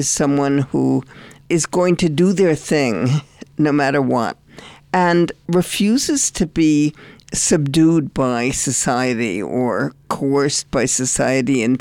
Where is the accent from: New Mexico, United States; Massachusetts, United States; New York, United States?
New Mexico, United States; Albuquerque; I grew up here in Albuquerque. I went to the university for a semester, and it was the 50s